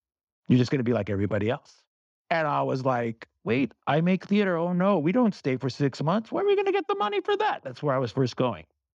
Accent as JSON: {"language": "English", "region": "California", "country": "United States", "tie": "born or raised there", "said": "I think it was growing up in the Bay Area. We grew up in Filipina and Latina neighborhoods."}